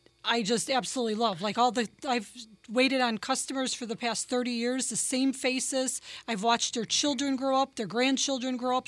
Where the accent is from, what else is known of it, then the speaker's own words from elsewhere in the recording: Chicago, Illinois, United States; I was actually from Chicago, from south side of Chicago, and my parents grew up and my grandparents grew up eating Gady's ice cream and candy.